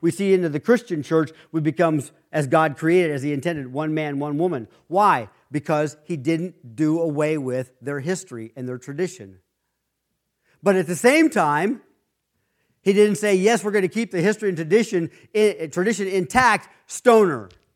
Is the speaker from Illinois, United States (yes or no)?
no; Ohio City, Ohio, United States; when we were kids here growing up in Ohio City, there were people that had wild rhubarb growing in their yards